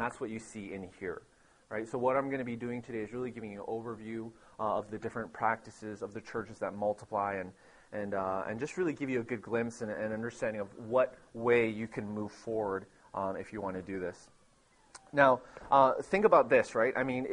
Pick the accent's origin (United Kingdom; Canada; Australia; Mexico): Canada; Vancouver, British Columbia; now in Nashville, United States; I'm born and raised in Vancouver. Grew up there, so I'm Canadian, Korean-Canadian. My parents immigrated from Korea in the 70s.